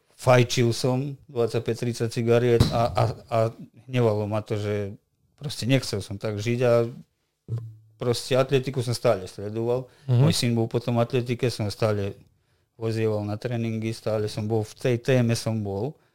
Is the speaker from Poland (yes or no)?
no; Serbia; nie si Slovák, ale si Srb, proste som Slovák zo Srbska